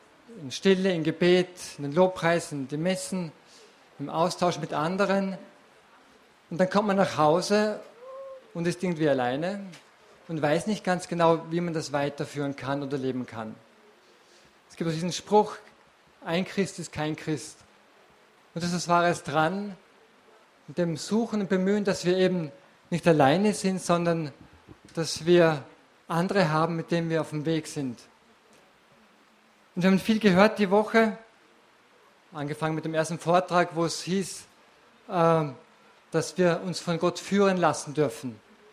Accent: Hohenems, Vorarlberg, Austria; Ich komme aus Hohenems, also aus Vorarlberg

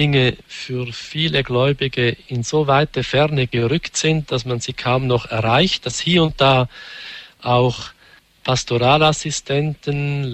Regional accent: Switzerland; Bei uns in der Schweiz ist es wirklich ein bisschen eine Ideologie geworden

